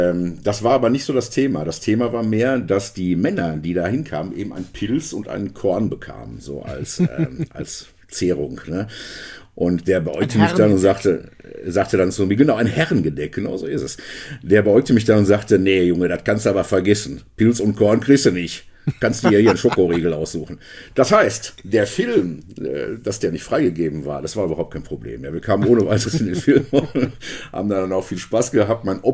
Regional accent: Hagen, North Rhine-Westphalia, Germany; bei uns in Hagen, meiner Heimatstadt Hagen

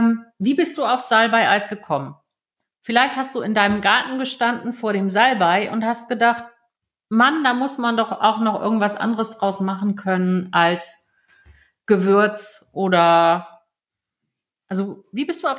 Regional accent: Hamburg, Germany; habe dann in Hamburg ganz viele verschiedene Jobs gemacht. Also eigentlich bin ich Hamburgerin. Ich weiß nicht, ob man es ab und an noch hört. Manche Leute sagen, man hört's, insbesondere wenn ich mal ein Wochenende oben war.

